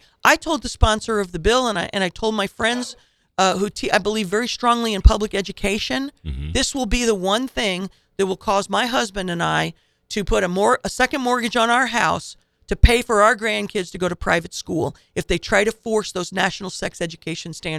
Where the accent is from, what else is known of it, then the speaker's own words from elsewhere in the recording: Illinois, United States; also born or lived in Indiana; I was born in Indiana. I'm an Illinoisan through and through.